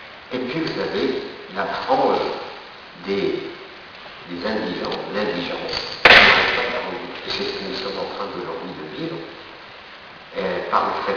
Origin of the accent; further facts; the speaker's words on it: Algeria; moved away as an adult; also born or lived in Paris; j'ai quitté l'Algérie, je suis allé à Paris pour trouver du boulot, tout seul, exclu de mes deux cultures